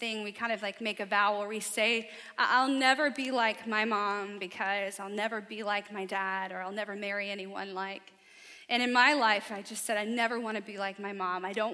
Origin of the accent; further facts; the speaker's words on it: the South, United States; I was like devouring accolades from people back home. I'm from the South